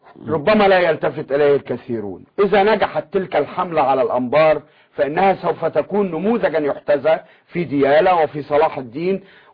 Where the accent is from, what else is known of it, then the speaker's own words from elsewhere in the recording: Egypt; ما تسمى عندنا في مصر الجمعية أو السلفة